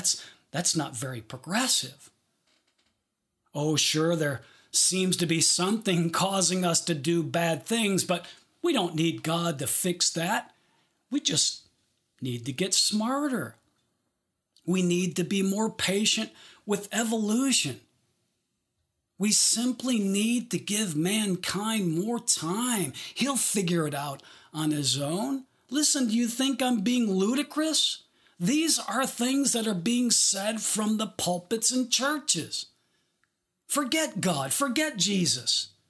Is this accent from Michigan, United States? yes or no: yes; Detroit, Michigan, United States; As I said to you earlier, I grew up in Detroit, so lots of my illustrations involve automotive references.